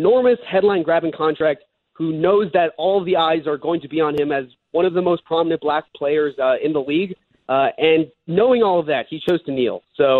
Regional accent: Boston, Massachusetts, United States; Yeah, and I grew up in Boston, and you know, grew up a Red Sox fan my entire life

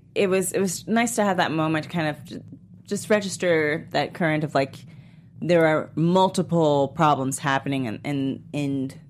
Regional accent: the South, United States; Oh my God, I'm from the South, I should know this.

